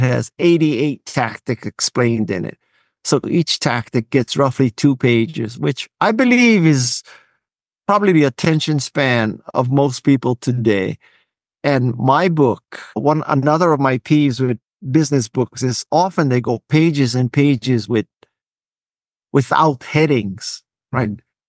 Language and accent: English; Honolulu, Hawaii, United States; I grew up in Honolulu, Hawaii, in a place called Kalihi Valley, which is a lower middle income. It's kind of tough part of Hawaii.